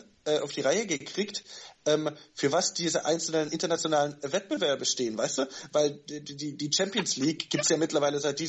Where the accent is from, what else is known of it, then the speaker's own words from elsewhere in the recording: Tübingen, Baden-Württemberg, Germany; Auch Walter Tigers Tübingen, so, ich komme ja da aus der Ecke